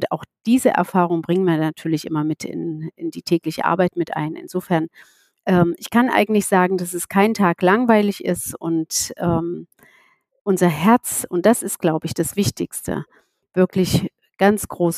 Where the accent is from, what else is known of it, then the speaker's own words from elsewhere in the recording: Saxony-Anhalt, Germany; ich komme aus der Region